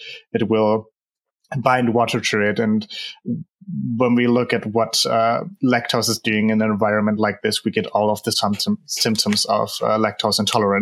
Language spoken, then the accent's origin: English; Germany; I'm 21 years old. I'm from Germany.